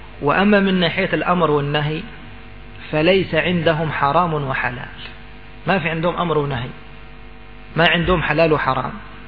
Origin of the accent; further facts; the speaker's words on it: Kafr El Sheikh Governorate, Egypt; انا في مرحلة التعليم كنت ادرس في دسوق، فكانوا في هذا المولد، مولد الدسوقي، انا اعرف رجل كان يبيت مع امرأة، هذا الرجل من عندنا من كفر الشيخ